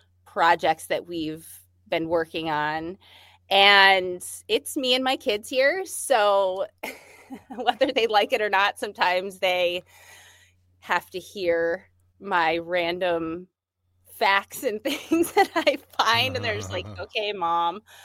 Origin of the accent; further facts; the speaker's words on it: Buffalo, New York, United States; I mean, I'm from Buffalo. You just get in the car and fucking drive.